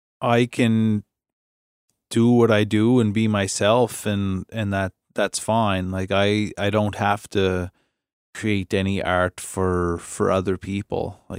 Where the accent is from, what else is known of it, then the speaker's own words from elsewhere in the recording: Nova Scotia, Canada; You don't hear that about that growing up in Cape Breton.